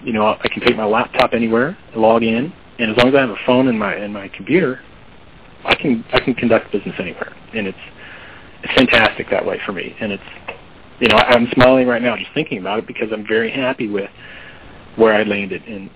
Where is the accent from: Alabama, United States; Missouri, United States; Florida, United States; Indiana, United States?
Missouri, United States; St. Louis; now in Auburn, United States; I'm from St. Louis. I have a huge network in St. Louis, business contacts in St. Louis, but I live in Auburn.